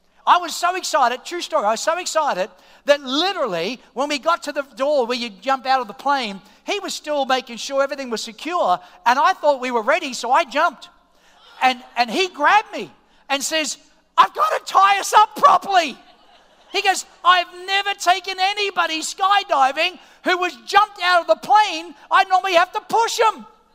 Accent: Queens, New York, United States; born there; I was born in Queens.

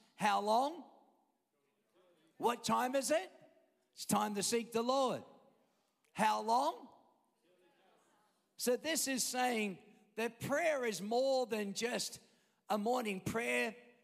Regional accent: Australia; we grew up in Australia, and Australians just don't

